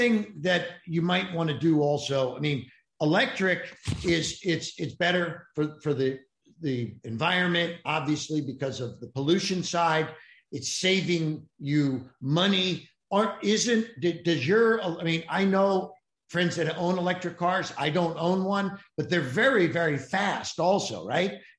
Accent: St. Petersburg, Florida, United States; She just moved her operation from New York to my hometown of St. Pete, Florida.

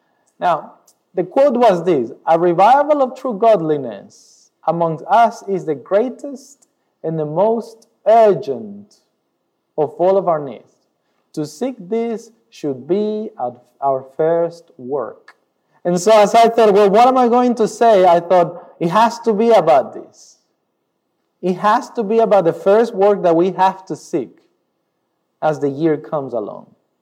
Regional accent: Rockhampton, Queensland, Australia; I come from Rockhampton, live in Rockhampton. I've been living in Rockhampton with my family, who today is missing because they're in Brisbane, for about 4 years.

